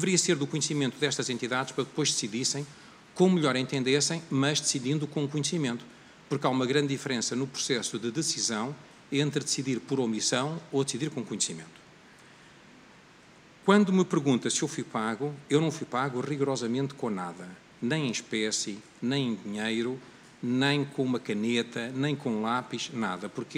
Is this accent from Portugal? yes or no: yes; Portugal; Eu sou português, nasci em 1957, toda a minha vida trabalhei e vivi em Portugal.